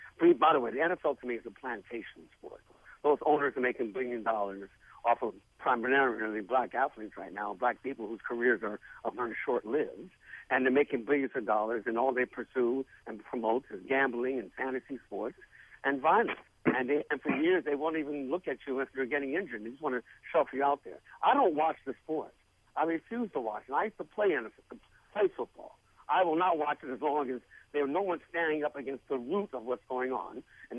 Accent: California, United States; and I'm from the Bay Area.

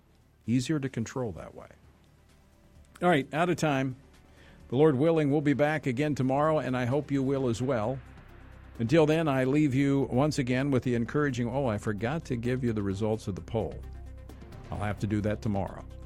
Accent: Baton Rouge, Louisiana, United States; in my hometown of Baton Rouge.

